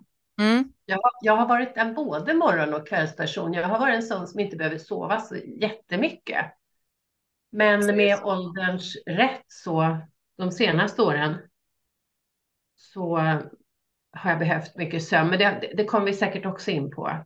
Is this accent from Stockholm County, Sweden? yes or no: yes; Stockholm, Stockholm County, Sweden; jag var nyskild och hade flyttat hem hit till Stockholm igen, där jag är född och uppvuxen. och alltid vill bo egentligen